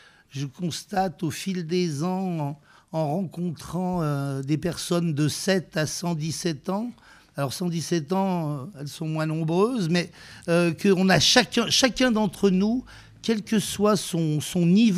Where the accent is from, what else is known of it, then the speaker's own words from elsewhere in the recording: Vénissieux, Auvergne-Rhône-Alpes, France; moi, je suis avec Christophe, nous sommes de Vénissieux.